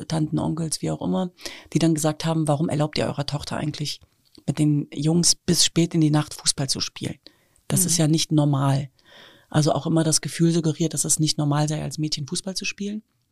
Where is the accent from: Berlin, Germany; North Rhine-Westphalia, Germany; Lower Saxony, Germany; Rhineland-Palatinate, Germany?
Lower Saxony, Germany; Hanover; born there; Naja, ich bin ja in Hannover-Linden geboren und das war damals schon so ein Problembezirk, will ich mal sagen.